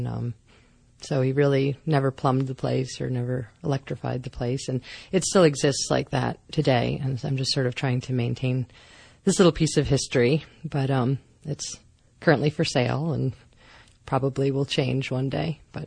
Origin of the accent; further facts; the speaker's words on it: New York, United States; growing up in New York, or getting bigger in New York, as I say, never really knew that cowboys existed.